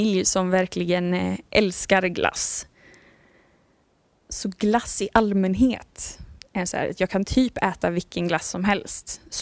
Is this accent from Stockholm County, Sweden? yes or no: no; Herrljunga, Västra Götaland County, Sweden; Jag är uppvuxen i Herrljunga. Det är inte så mycket svårare än så. Jag är uppvuxen i kyrkan